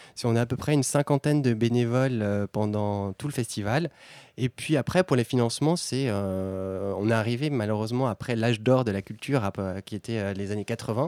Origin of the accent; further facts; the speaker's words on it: Le Chalard, Nouvelle-Aquitaine, France; Oui, moi je suis originaire du Limousin au Chalard, qui est une petite commune vraiment au milieu du Limousin.